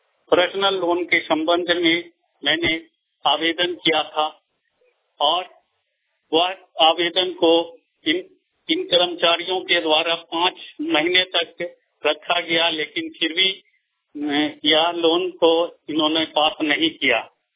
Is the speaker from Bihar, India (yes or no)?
yes; Sikandra, Bihar, India; ग्राम post Sikandra थाना सिकंदरा जिला जमुई का निवासी हूं।